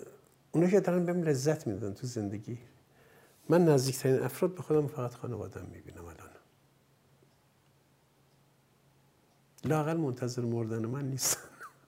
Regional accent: Hamadan, Iran; born there; در تمام شهر باستانی و قدیمی همدان که در آنجا به دنیا آمدم

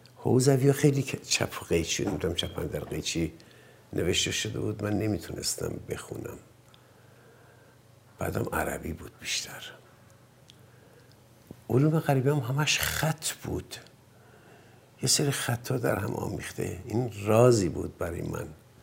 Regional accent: Hamadan, Iran; من در یک خانواده متوسط، هم از نظر اقتصادی هم از نظر فرهنگی، در همدان به دنیا اومدم. همدان شهر سردی بود.

